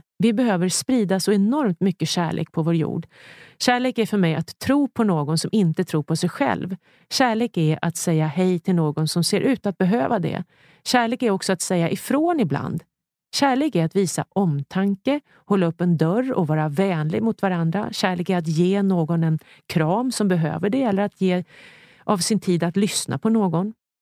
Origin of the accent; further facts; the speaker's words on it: Ljusdal, Gävleborg County, Sweden; now in Stockholm, Sweden; som är född i Ljusdal men som nu bor i Stockholm. Jag är hemma i Ljusdal, Hälsingland, hos min mamma och pappa.